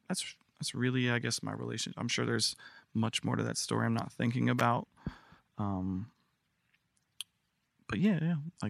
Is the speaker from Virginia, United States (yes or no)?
yes; Virginia, United States; born there; So I was born in Virginia. My sister was born in Virginia